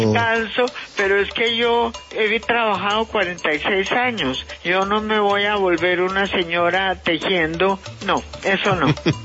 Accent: Colombia; un infinito orgullo como colombiana, como ex esposa de Fernando Botero y como madre de sus hijos.

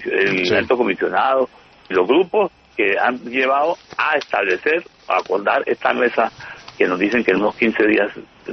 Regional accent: Buenaventura, Valle del Cauca, Colombia; como el Buenaventura en el cual yo nací y crecí en Buenaventura.

